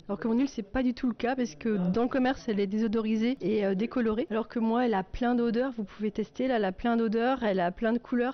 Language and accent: French; Soultzeren, Grand Est, France; moi, je viens de la vallée de Münster, je viens de Souzarène.